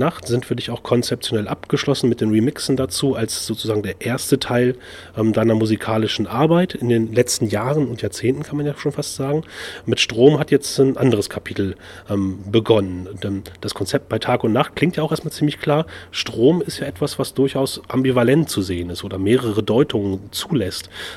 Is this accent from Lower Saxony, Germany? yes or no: yes; Duderstadt, Lower Saxony, Germany; Ich bin ja selbst in Duderstadt aufgewachsen, aber ein paar Jahre vor dir.